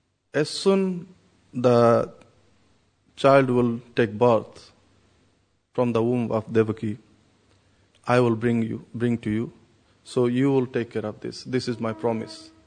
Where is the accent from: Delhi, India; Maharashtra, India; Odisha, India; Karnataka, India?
Odisha, India; Puri; since I am from Jagannath Puri